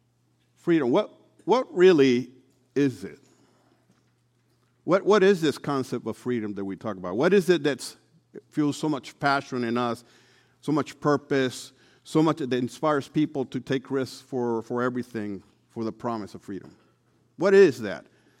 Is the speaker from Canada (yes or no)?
no; Puerto Rico; also born or lived in Hardin County, Kentucky; Right, I am from Puerto Rico, but Hardin County is Fort Knox. I happen to be an Army brat. That's where my father was stationed. So I was born in the South and then went to live way south.